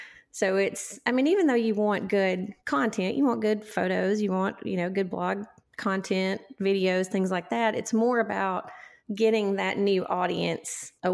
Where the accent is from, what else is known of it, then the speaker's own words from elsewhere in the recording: Alabama, United States; because I grew up in North Alabama and of course I've moved away and for a little while and came back